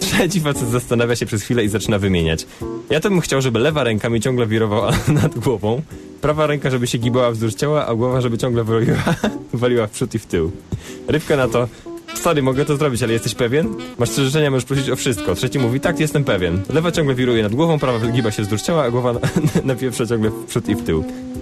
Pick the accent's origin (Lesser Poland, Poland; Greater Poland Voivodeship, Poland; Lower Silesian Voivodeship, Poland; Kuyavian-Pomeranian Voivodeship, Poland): Lower Silesian Voivodeship, Poland; Wrocław; Ja sam też z Wrocławia